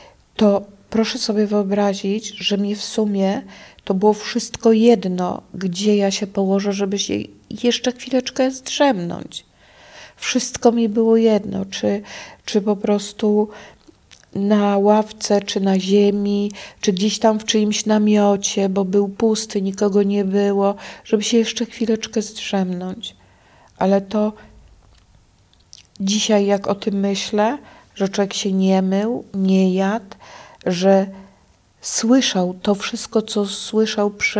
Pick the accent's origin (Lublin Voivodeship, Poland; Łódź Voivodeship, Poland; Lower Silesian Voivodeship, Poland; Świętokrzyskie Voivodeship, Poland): Świętokrzyskie Voivodeship, Poland; ty jesteś Polka? Ja mówię, że tak, Polka. Ale jak to się stało, że ty tu jesteś na tym polu? No a skąd jesteś, a co? Jak jej powiedziałam, że z Ortanowy, to ona po prostu uklękła przede mną i a z Polski, a co? Ja mówię, że no świętokrzyskie.